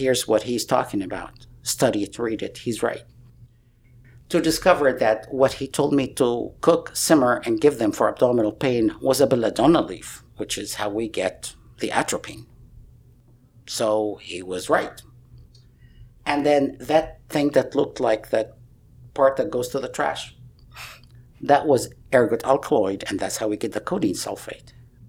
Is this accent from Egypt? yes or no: yes; Egypt; English is a second language; even though I'm from Egypt, which means I'm from Africa. But for them, if I'm north of the Sahara, then I'm Western.